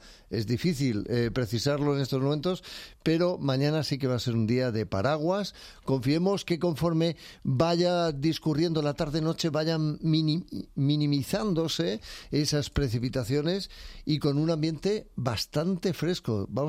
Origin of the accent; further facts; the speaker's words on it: Cartagena, Region of Murcia, Spain; Sí, yo soy de Cartagena y me voy a la Semana Santa de Cartagena, que es muy bonita, por cierto, sí.